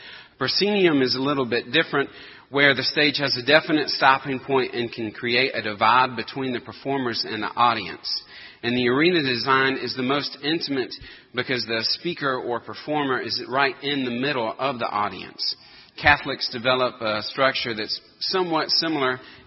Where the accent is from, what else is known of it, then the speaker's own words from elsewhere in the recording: Anderson, South Carolina, United States; the church that I grew up in Anderson, South Carolina, at Boulevard Baptist, which oddly enough has that same kind of cross design, even for a Baptist church.